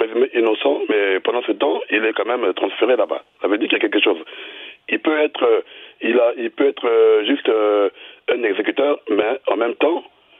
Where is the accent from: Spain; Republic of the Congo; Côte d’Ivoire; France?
Republic of the Congo; Moi, je suis du Congo-Brazzaville.